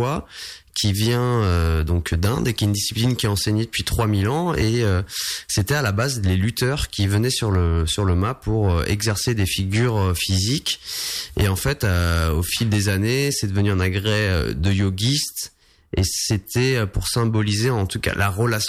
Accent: Challans, Pays de la Loire, France; born there; je suis né à Challans en 1991.

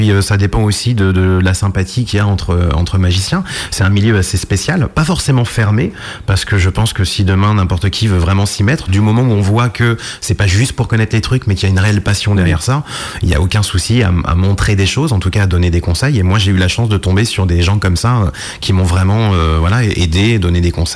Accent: Deauville, Normandy, France; Oui, je suis natif de Deauville en Normandie

